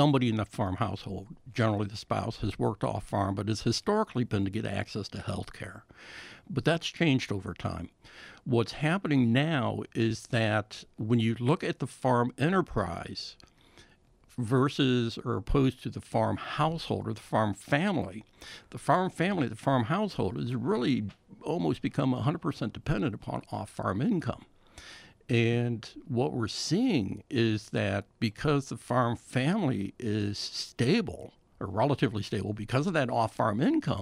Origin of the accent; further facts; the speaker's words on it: Illinois, United States; I grew up in Illinois, and it was basically corn and beans.